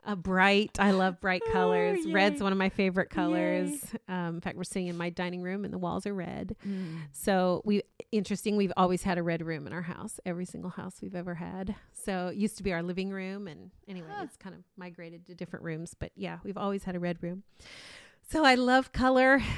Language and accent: English; Ethiopia; Because of growing up in Ethiopia, it's one of my favorite places.